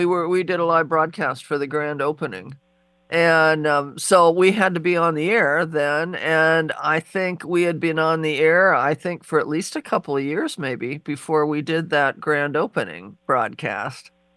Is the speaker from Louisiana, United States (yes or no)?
no; Seattle, Washington, United States; And I can remember, you know, when I grew up in, because I grew up in Seattle